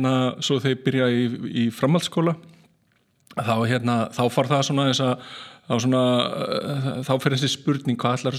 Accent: Selfoss, Southern Region, Iceland; ég fættur og uppalinn á Selfossi.

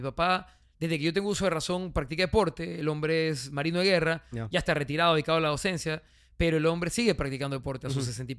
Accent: Ecuador; Yo era más lanzado como buen ecuatoriano al peloteo, era mucho más de fútbol.

